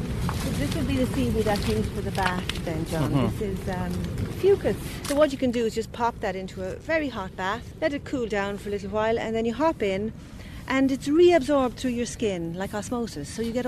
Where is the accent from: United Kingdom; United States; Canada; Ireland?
Ireland; Munster; We grew up in Tipperary.